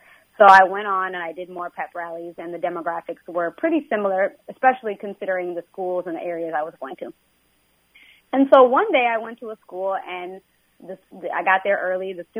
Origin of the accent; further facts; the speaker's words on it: Minnesota, United States; So when I was growing up in Minnesota, I was a minority, and there were not a lot of black people in the state of Minnesota overall.